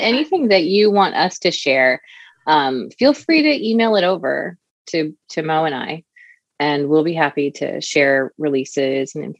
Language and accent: English; Texas, United States; Because I'm from Texas.